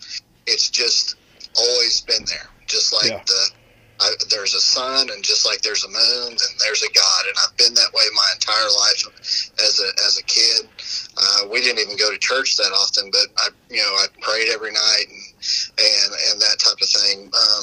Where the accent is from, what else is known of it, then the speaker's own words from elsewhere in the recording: Perry, Oklahoma, United States; born there; I was born here in Oklahoma, in Perry, America.